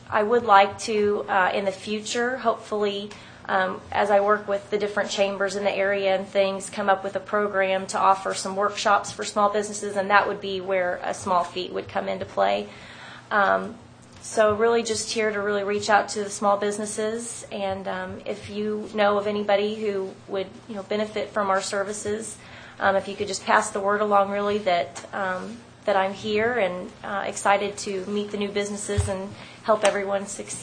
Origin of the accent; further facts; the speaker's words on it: Ozark, Missouri, United States; I'm actually from Ozark.